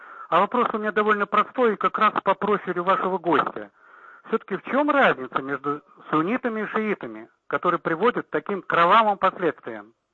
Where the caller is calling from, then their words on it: Moscow, Russia; я звоню из Москвы.